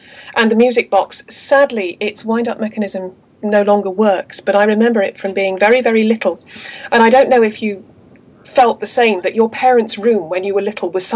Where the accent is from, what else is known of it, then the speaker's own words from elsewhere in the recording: Norwich, East of England, United Kingdom; I was back in the games room in my hometown of Norwich only last weekend